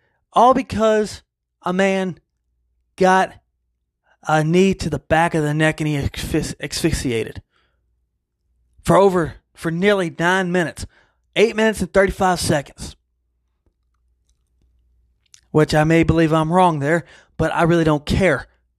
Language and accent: English; Mississippi, United States; I grew up in the fucking country. I grew up in Mississippi.